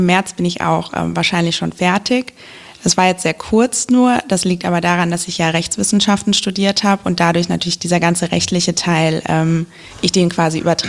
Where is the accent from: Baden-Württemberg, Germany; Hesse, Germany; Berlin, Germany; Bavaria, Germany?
Hesse, Germany; Wiesbaden; Ich bin nämlich in Wiesbaden geboren und habe immer in Wiesbaden gewohnt. Also obwohl ich dann auch in Frankfurt studiert habe, ich bin gependelt und bin immer in meiner Heimatstadt geblieben.